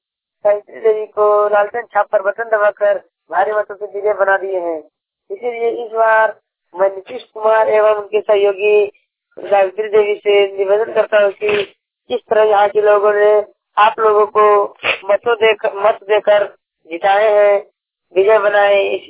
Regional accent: Matiyana, Bihar, India; ग्राम Gurua मटियाना post para मटियाना panchayat ढोड़ी थाना सोना प्रखंड सोना जिला जमुई राज्य बिहार के मूल निवासी हूँ।

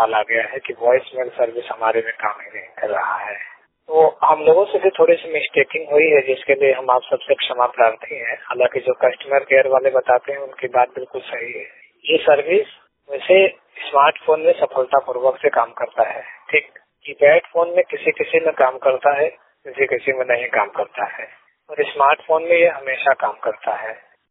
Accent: Uttar Pradesh, India; जैसे हम यूपी के रहने वाले हैं तो कोई एमपी से फोन करता है तो जल्दी उनको सुनाई नहीं देता है

